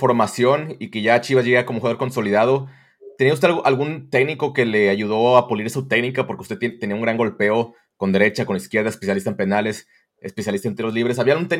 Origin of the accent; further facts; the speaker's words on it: Guadalajara, Jalisco, Mexico; now in United States; yo ahorita estoy acá en Estados Unidos, pero yo allá nací en Guadalajara, ya crecí